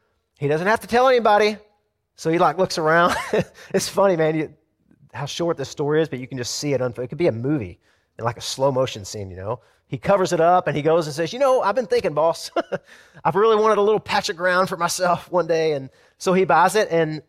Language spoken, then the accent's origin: English; Deep South, United States; I grew up in the South, in the deep South, in a little town